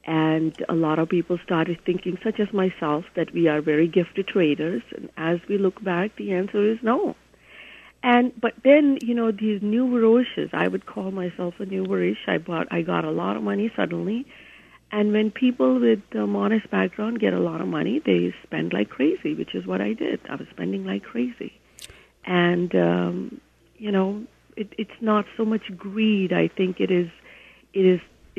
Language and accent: English; India; moved away as an adult; now in United States; I was afforded a great opportunity to study in this country. I came from India